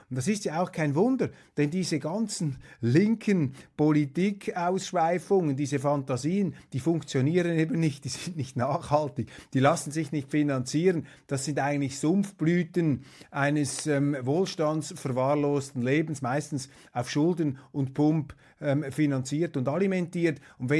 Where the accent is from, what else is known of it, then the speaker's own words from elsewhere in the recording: Switzerland; Dass die eben nicht von heute auf morgen den Schalter umlegen, das kann ich als Schweizer verstehen.